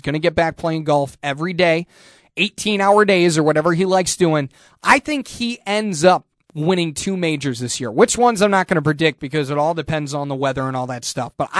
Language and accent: English; United States; Now, once again, I'm American